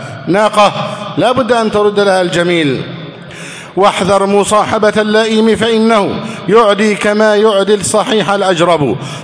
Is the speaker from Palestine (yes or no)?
no; Egypt; اللهم احفظ بلدنا مصر